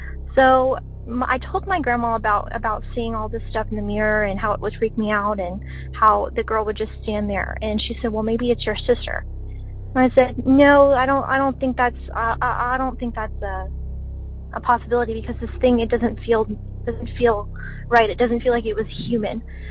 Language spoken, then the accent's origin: English; Houston, Texas, United States; I'm from Houston, Texas. I have a story about a childhood home that I grew up in down here in a suburb of Houston. It's actually called Atascocita.